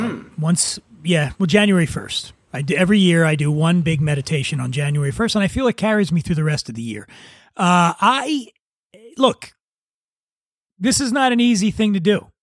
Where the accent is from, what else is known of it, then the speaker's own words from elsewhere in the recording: Philadelphia, Pennsylvania, United States; So I grew up poor in Philadelphia, and the very idea of a dump bucket is offensive to me.